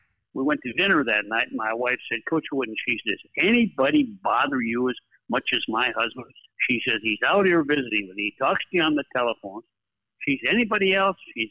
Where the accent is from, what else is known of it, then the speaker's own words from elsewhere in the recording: North Dakota, United States; When I was growing up in North Dakota, you never saw any stars, you know, suck up there. Hardly anybody's ever been to North Dakota.